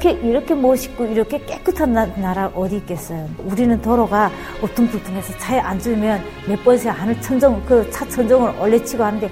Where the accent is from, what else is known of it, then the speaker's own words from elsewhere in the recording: North Korea; now in South Korea; 저는 한국예술직업전문학교에 다니는 북한이탈주민 4년차, 네, 한국의 4년차 되는